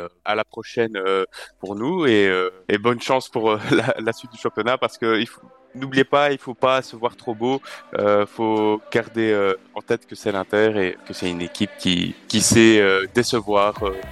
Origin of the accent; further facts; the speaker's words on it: Belgium; En plus, je suis belge, donc je regarde pas les matchs de l'équipe de France.